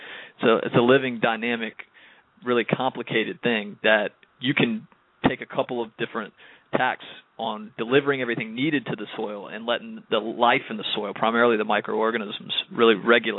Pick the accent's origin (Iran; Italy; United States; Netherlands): United States; Greensboro, North Carolina; I'm from Greensboro, about 3 hours up the road in the middle of the state.